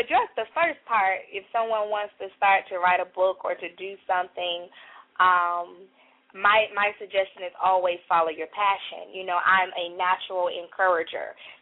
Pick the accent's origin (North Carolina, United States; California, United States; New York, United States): North Carolina, United States; Greenville; now in Raleigh, United States; I am from Greenville, North Carolina. I currently reside in Raleigh, North Carolina.